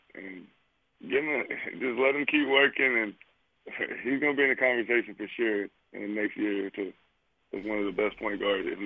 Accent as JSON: {"language": "English", "town": "Portland", "region": "Oregon", "country": "United States", "tie": "born or raised there", "said": "I feel like it was amazing growing up in Portland."}